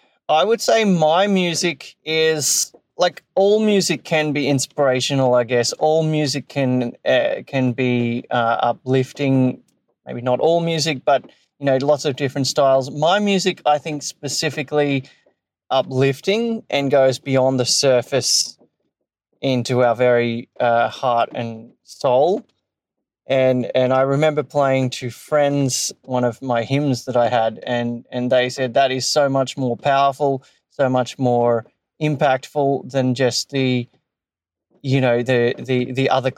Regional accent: Brisbane, Queensland, Australia; I'm from Brisbane, Australia.

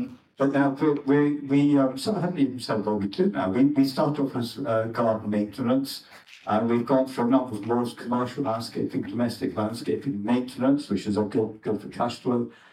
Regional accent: Scotland, United Kingdom; I'm from Scotland. My father was quite old-fashioned.

